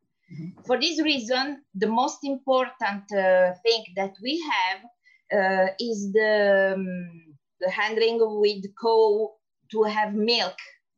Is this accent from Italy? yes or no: yes; Apulia, Italy; English is a second language; I come from Italy, Puglia. Puglia is the hill of the boot.